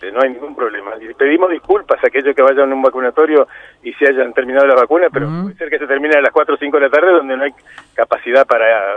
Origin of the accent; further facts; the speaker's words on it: Uruguay; así somos los uruguayos.